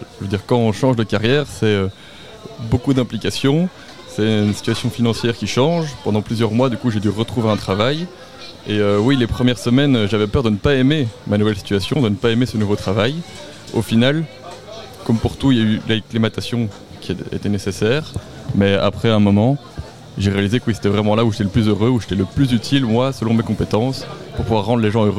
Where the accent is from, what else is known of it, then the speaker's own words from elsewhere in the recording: Wallonia, Belgium; Moi je viens du Brabant Wallon